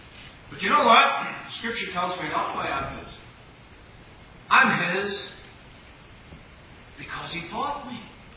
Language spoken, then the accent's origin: English; Ireland; Growing up in Ireland, not in my particular home, but a lot of the neighbors' homes